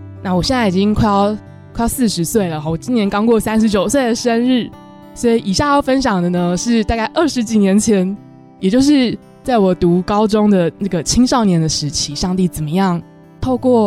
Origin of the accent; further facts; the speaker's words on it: Taiwan; 特别是我自己在台湾土生土长的时候接触到的文化跟我的基督信仰